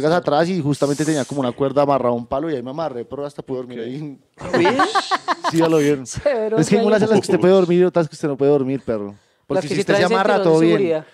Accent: Colombia; me hice la Lucas en Perú y de una para Colombia, corriendo porque yo me muero, pero en mi tierra

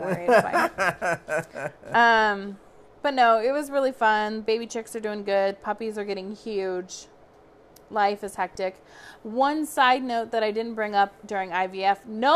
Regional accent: Toledo, Ohio, United States; Oh, I'm from Toledo.

